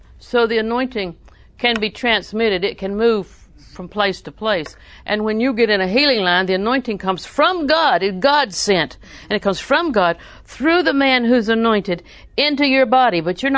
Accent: Auburndale, United States; And I'm from Auburndale, and it's no more, I heard, but Max Beach was the big deal.

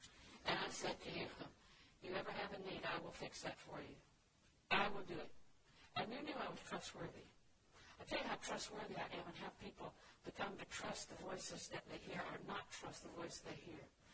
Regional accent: the South, United States; I was raised in the South, and that didn't sound like anything we'd ever do.

